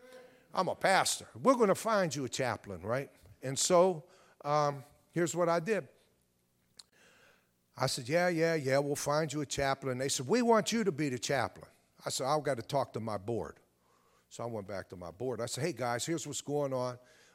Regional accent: Aliquippa, Pennsylvania, United States; I grew up in a predominantly African-American section of town in Aliquippa.

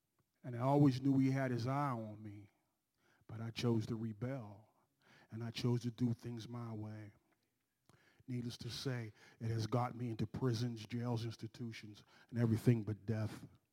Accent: Canonsburg, Pennsylvania, United States; as Pastor Dennis said. I'm from Canonsburg, Pennsylvania.

